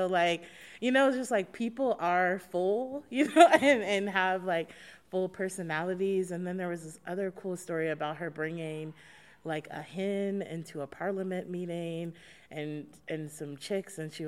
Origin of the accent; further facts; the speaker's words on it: St. Louis, Missouri, United States; also born or lived in Atlanta, United States; Originally, I'm from St. Louis, Missouri. So I was born there in the 90s. I grew up there for about the first 8 years of my life.